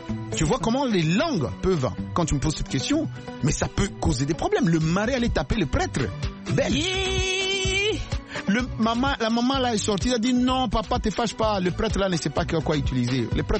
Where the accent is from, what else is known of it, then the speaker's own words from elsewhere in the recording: New York City, New York, United States; French is a second language; Écoute, moi, je suis américain. On ne sait pas très bien parler le mot en français.